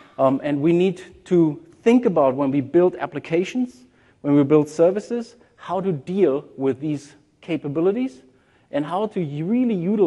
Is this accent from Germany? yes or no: yes; Germany; English is a second language; But when you go out, even in a country like Germany, my home country